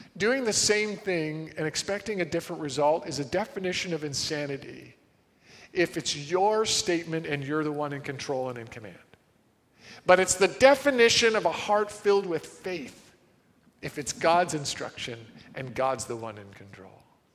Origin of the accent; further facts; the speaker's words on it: Parry Sound, Ontario, Canada; I was born in Parry Sound. We have a family cottage there